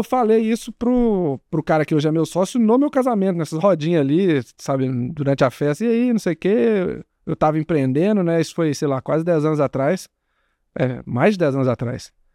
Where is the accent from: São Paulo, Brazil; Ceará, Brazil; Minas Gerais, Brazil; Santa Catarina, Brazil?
Minas Gerais, Brazil; Eu sou de Minas, né?